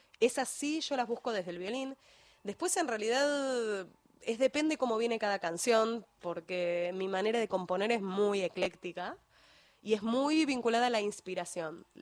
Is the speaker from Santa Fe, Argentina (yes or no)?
no; Buenos Aires, Argentina; Soy de Buenos Aires.